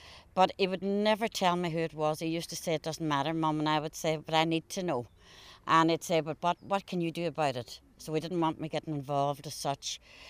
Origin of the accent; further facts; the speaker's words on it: Buncrana, County Donegal, Ireland; I'm from Bunkrana. When I was growing up, we never knew about gay people. We really didn't. I'm from a different era.